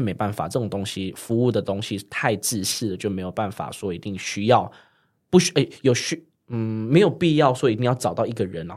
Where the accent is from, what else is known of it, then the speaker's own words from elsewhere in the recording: Taiwan; No，Sorry，I'm a Taiwanese， 我是台湾人，我是 totally 台湾人。